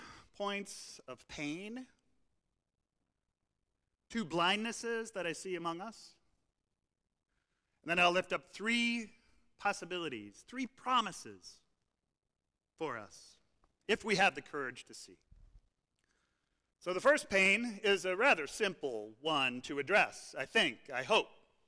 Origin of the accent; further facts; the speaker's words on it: Philadelphia, Pennsylvania, United States; You know, I come from Philadelphia. I lived in Philadelphia for 18 years, taught at the Lutheran Seminary, still do.